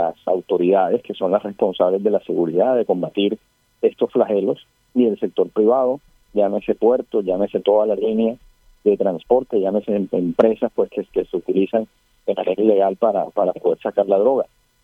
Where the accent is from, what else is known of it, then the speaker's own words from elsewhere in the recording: Colombia; quien va a sufrir somos todos los colombianos.